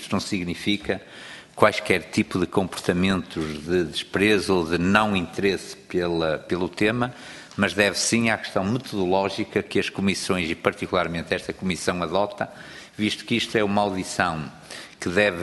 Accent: Barcelos, Braga, Portugal; porque eu sou natural de Barcelos e naturalmente me identifico com muita coisa

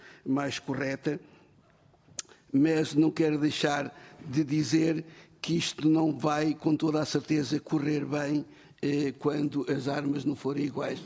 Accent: Portugal; Sou português.

